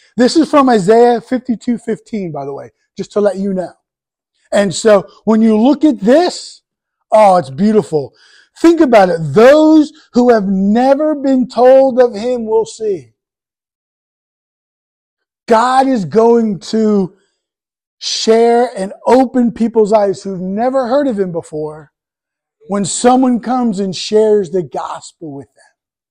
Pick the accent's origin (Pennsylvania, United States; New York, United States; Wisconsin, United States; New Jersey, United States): New Jersey, United States; Hackettstown; You know, in my hometown, Hackettstown, the next town over, Washington